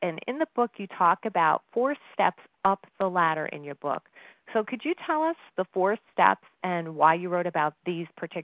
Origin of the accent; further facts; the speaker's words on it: New York, United States; I'm from New York and you still live in New York.